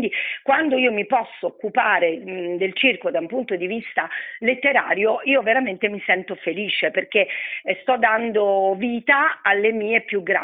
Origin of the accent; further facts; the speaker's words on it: Segni, Lazio, Italy; born there; accent: Roman; io sono nata a Segni, che è una cittadina molto antica, come noi amiamo dire, Segni è più antica di Roma